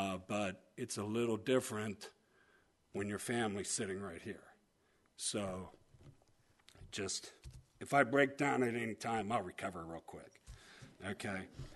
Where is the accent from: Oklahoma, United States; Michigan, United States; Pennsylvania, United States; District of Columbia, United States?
Pennsylvania, United States; Rochester; But I grew up in Rochester